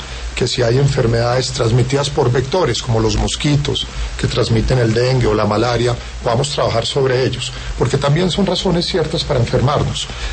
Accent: Colombia; como colombiano

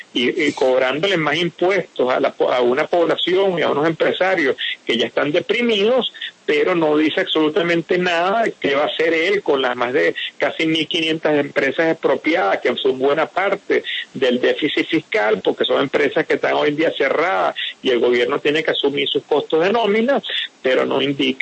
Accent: Venezuela; quisiera aprovechar para agradecer como venezolano todo el apoyo que le está dando Colombia a la migración venezolana

